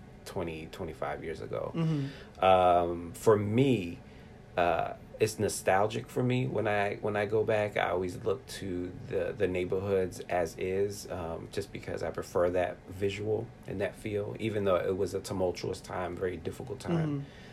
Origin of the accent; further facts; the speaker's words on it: Brooklyn, New York, United States; I grew up in Brooklyn, New York, in pre-gentrified Fort Greene. I grew up in a pretty difficult neighborhood, in particular during the crack era of the 80s.